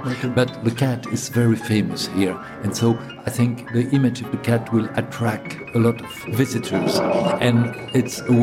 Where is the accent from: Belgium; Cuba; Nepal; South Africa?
Belgium; Brussels, Brussels-Capital Region; Yeah, in my hometown, I wanted to make a gift to my city, and I produced two new ones.